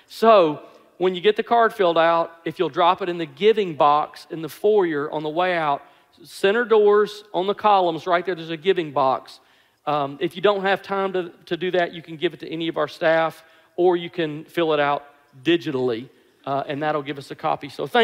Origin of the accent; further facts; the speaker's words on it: Alabama, United States; because we're from Alabama, you know